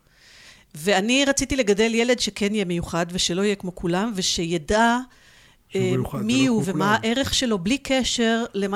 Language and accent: Hebrew; Gazit, Northern District, Israel; טוב, אז באמת גדלתי בקיבוץ בתקופה של הלינה המשותפת